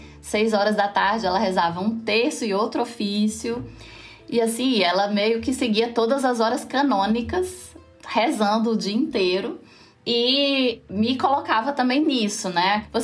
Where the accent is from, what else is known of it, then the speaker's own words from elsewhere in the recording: Juazeiro do Norte, Ceará, Brazil; now in Pernambuco, Brazil; Eu atualmente sou professora universitária em uma universidade do estado do Pernambuco, mas eu sou natural do Cariri Cearense, de Juazeiro do Norte, no Ceará.